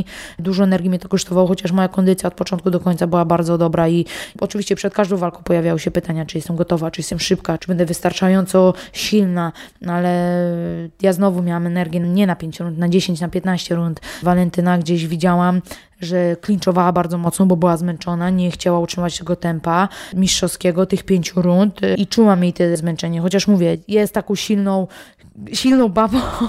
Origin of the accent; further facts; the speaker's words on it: Olsztyn, Warmian-Masurian Voivodeship, Poland; jako olsztynianka i Polka mogę reprezentować kraj